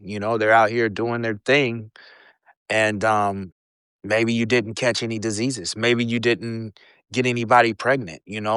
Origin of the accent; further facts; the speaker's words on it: Portland, Oregon, United States; I am born and raised in Portland, Oregon.